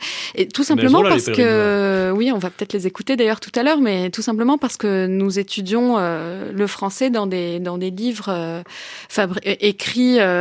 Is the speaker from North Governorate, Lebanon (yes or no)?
no; Beirut, Beirut Governorate, Lebanon; moi, j'ai grandi à Beyrouth, dans une partie de Beyrouth, parce que cette ville était coupée en deux pendant 15 ans. Et donc j'ai grandi dans un pays en guerre.